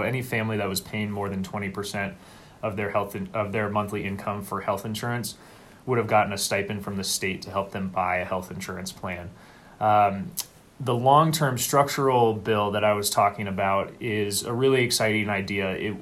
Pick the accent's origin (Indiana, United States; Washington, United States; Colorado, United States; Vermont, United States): Colorado, United States; Steamboat Springs; I've lived in this district almost my entire life. I had the privilege of growing up in Steamboat Springs.